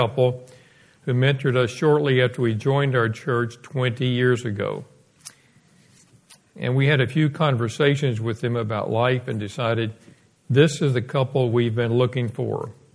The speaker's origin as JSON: {"language": "English", "town": "Dallas", "region": "Texas", "country": "United States", "said": "she was from Memphis, I was from Dallas, both big cities."}